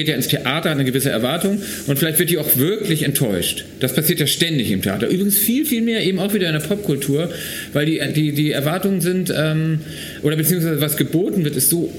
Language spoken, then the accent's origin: German; Germany; now in Austria; Und wie es mir so als Piefke geht, wie ich hier drauf schaue, da bin ich schon am Staunen ein Stück weit.